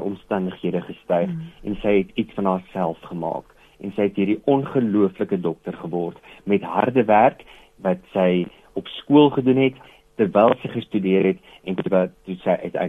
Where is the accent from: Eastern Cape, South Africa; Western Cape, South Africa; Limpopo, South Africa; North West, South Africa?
Limpopo, South Africa; Polokwane; Pietersburg het nou nie die grootste biblioteek in die wêreld nie. Waar ek groot geword het in Polokwane.